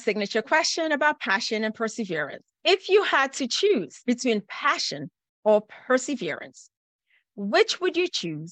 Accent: Cameroon; moved away; I'm an immigrant. I came from Cameroon originally. It's been almost 40 years.

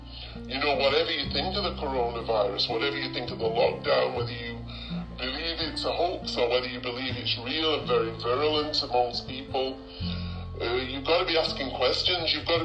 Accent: England, United Kingdom; now in Cape Town, South Africa; I'm here in Cape Town, but I'm originally from the West, from England.

